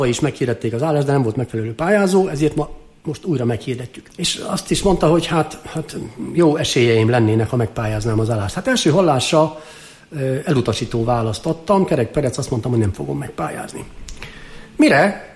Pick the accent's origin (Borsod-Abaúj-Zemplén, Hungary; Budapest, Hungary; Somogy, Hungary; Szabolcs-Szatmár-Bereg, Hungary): Szabolcs-Szatmár-Bereg, Hungary; Vámosatya; Én református családba születtem, a Szatmár-Beregi síkságon található Vámos atya nevű falucskában, ami nekem a imágó mundi, úgy szólván, vagyis a lét központja, a létezés központja, egy abszolút viszonyítási pont. Ott nevelkedtem